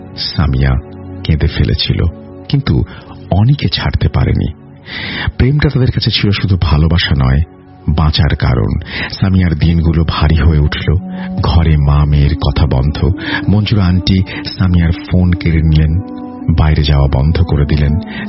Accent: Munshiganj, Dhaka Division, Bangladesh; আমাদের গ্রামের নাম মুন্সীগঞ্জ। মুন্সীগঞ্জের সিবাই পাড়ার একটা এলাকাতে থাকি।

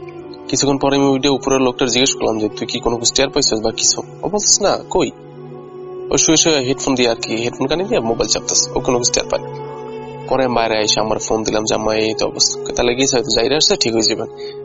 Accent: Lakshmipur, Chittagong Division, Bangladesh; now in Jeddah, Saudi Arabia; আমার জন্ম লক্ষ্মীপুর জেলার পিয়ারপুর গ্রামে। আমি বর্তমানে সৌদি আরবের জেদ্দা শহরে অবস্থান করছি।

